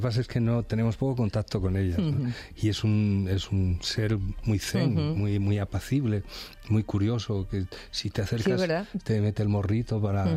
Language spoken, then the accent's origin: Spanish; Mieres, Asturias, Spain; moved away; Pero yo cuando salí de Mieres, yo creí que el mundo de la gastronomía se reducía al pote y a la fabada y a los frisuelos, como mucho, ¿no?